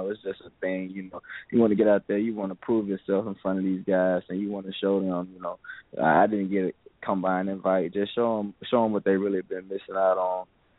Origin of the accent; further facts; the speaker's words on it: Mobile, Alabama, United States; Well, now growing up in Mobile, Alabama, you know, definitely, we've seen some hard times and seen a lot of things